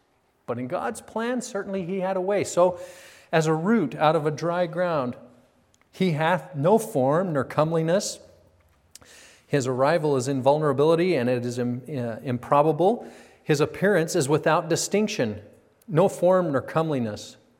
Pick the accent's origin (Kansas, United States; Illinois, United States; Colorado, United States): Colorado, United States; I grew up in Colorado, you know that.